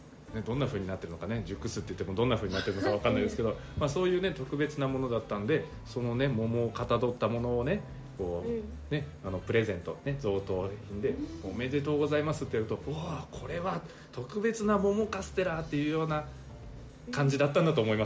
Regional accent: Nagasaki, Japan; で私ね島原半島の出身なんですけど

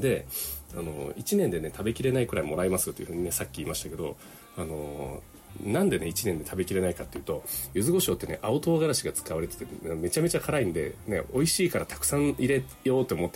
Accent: Kyushu, Japan; 私の田舎の方ではね、まあ、そうやっても手作りをね、よく食べてるわけなんです。で、ね、でもね、結構ね、なんでしょう、引っ越してきてね、こう九州の方に来ましたという人とかね

